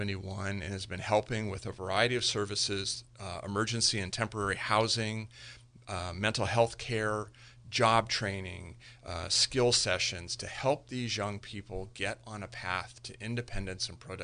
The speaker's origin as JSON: {"language": "English", "region": "California", "country": "United States", "tie": "born or raised there", "also_born_or_lived": "Oregon", "said": "I born and raised in Marin, started my career in Marin. We took a little two-year hiatus in Oregon and came back to California, thank goodness."}